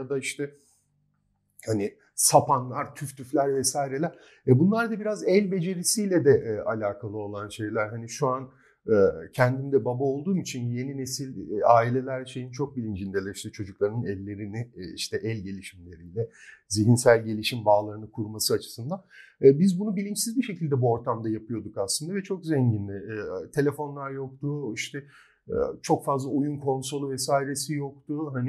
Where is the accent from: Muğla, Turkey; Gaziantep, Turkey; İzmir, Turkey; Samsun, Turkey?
İzmir, Turkey; orta sınıf bir aileden geliyorum ve açıkçası hani İzmir'de çocukluğumu geçirdim ve yazları çok böyle yazlığa vesaireye gidebilen bir durumda değildik ekonomik olarak.